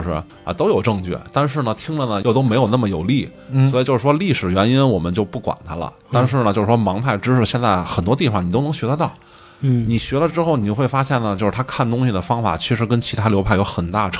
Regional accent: Beijing, China; 你看我北京人，原来我一年收入几十万是有的

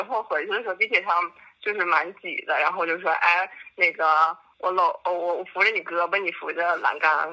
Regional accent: Shijiazhuang, Hebei, China; 河北的，石家庄的。

